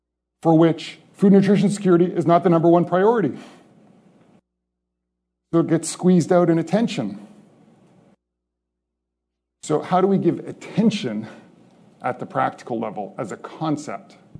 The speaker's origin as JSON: {"language": "English", "country": "Canada", "said": "I'll hold my home country to account for a moment, Canada."}